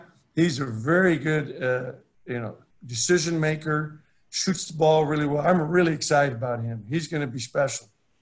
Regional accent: Santa Barbara, California, United States; gaucho. That's my hometown, Santa Barbara.

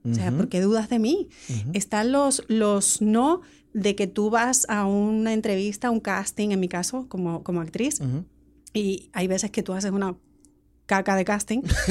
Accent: Spain; also born or lived in Puerto Rico; a los 6 meses me fui a España. Toda mi familia por parte de padre es de España. O sea que me crié allí. Y a los 14 años mis padres se divorcian.

